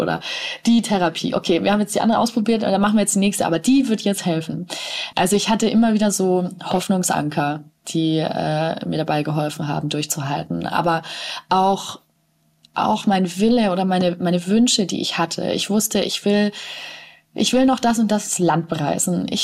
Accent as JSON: {"language": "German", "town": "Nuremberg", "region": "Bavaria", "country": "Germany", "said": "Ich komme aus Nürnberg und muss wieder zurückfahren."}